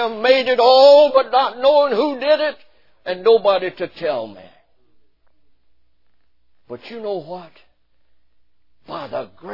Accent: North Carolina, United States; born there; But I was born in the Bible Belt in eastern North Carolina, between Kinston and New Bern, a little town that had one blinker light, 800 population, one city limit sign

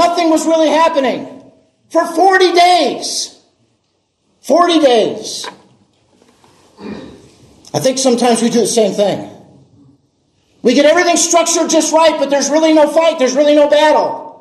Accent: Chicago, Illinois, United States; I grew up in the Chicago area. I was a gang member, a drug dealer, and at 18 years old, I got saved.

